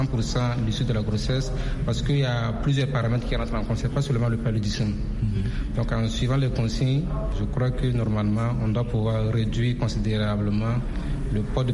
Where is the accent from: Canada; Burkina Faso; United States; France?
Burkina Faso; Chez nous, au Burkina Faso, ce sont les enfants de moins de 5 ans que le gouvernement a ciblés.